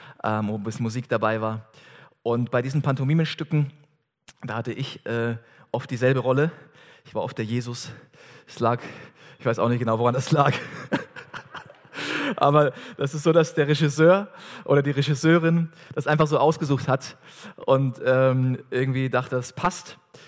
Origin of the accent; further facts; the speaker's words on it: Southern Germany, Germany; In meiner Heimatgemeinde als Jugendlicher in Süddeutschland